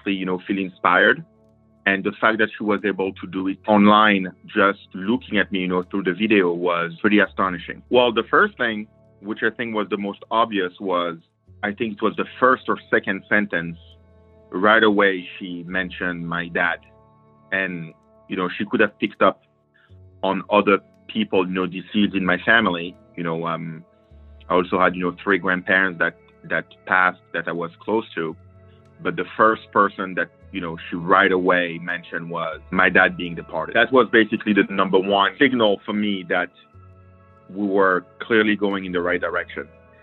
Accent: New York, United States; I'm from New York.

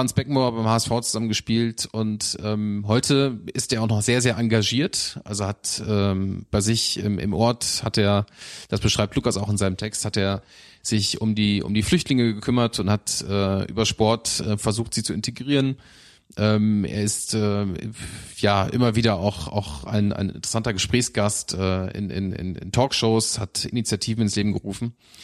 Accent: Lower Saxony, Germany; Gut, aber wir kommen ja auch aus Niedersachsen, ne?

